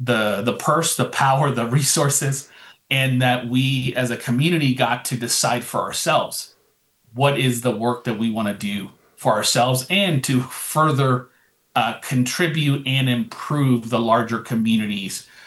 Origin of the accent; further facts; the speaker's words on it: Colorado, United States; even as a young man growing up in the Roaring Fork Valley